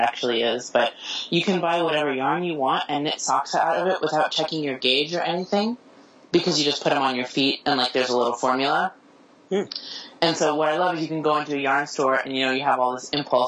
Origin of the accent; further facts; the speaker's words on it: California, United States; But I am down in Southern California. I'm from Northern California